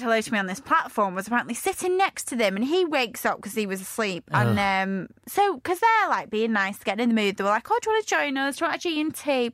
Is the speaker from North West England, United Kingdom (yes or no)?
no; East of England, United Kingdom; accent: Essex; Actually, it's an Essex accent.